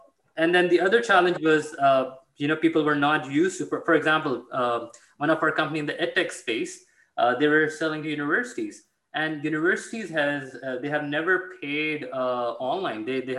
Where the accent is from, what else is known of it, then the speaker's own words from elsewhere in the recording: Karachi, Sindh, Pakistan; moved away as an adult; now in Canada; I'm originally from Pakistan. I grew up in Pakistan, Karachi. I moved to Canada when I was 18 to pursue my undergrad at McGill